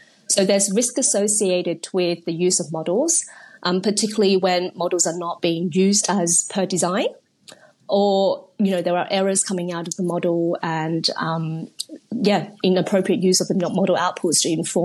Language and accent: English; Australia; also born or lived in China; now in United Kingdom; I was born in China. I grew up in Australia and now I currently work in the UK.